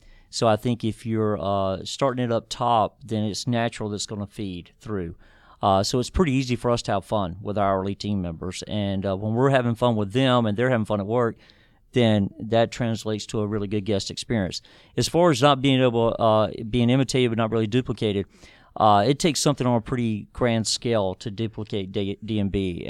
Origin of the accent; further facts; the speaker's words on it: Anderson, South Carolina, United States; it's our first location in South Carolina, and it's doing incredibly well. I'm from Anderson